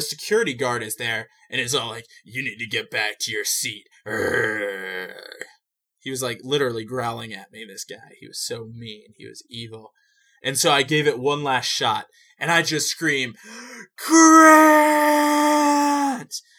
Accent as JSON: {"language": "English", "town": "Las Vegas", "region": "Nevada", "country": "United States", "said": "I know that's kind of random since I'm from Vegas, but I went to Cleveland."}